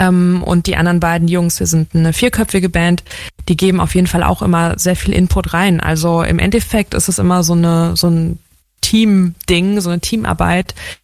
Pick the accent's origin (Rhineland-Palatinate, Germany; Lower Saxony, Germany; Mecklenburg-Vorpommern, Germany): Rhineland-Palatinate, Germany; Diez; now in Mainz, Germany; Genau, ich wohne in Mainz. Und das nenne ich auch meine Heimatstadt und ich bin in Dietz bei Limburg an der Lahn aufgewachsen und auch das ist genau an der Grenze von Rheinland-Pfalz.